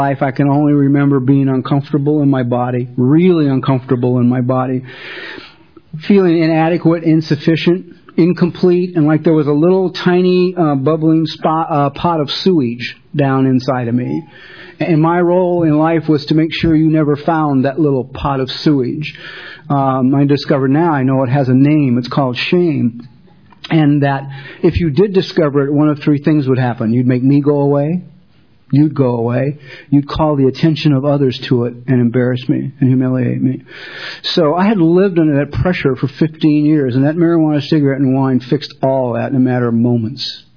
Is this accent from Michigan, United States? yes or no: no; Los Angeles, California, United States; I grew up in Los Angeles.